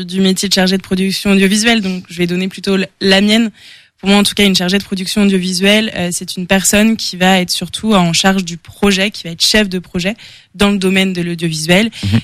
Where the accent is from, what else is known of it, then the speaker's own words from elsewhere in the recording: Saint-Léger-des-Bois, Pays de la Loire, France; Oui, tout à fait, j'ai grandi à Angers, à Saint-Léger-des-Bois pour être très précise, donc je suis originaire d'Angers.